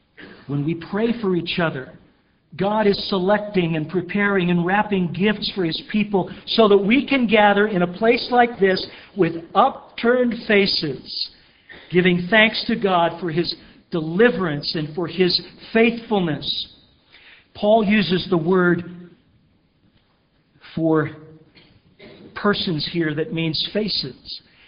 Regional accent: Quinter, Kansas, United States; I grew up in Quinter, Kansas. Some of you know about Quinter. It's a great metropolis in northwest Kansas.

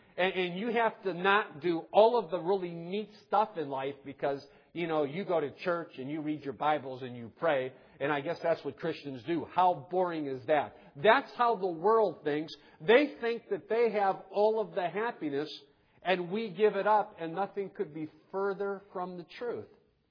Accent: Ohio, United States; I'm from Ohio, neighboring state.

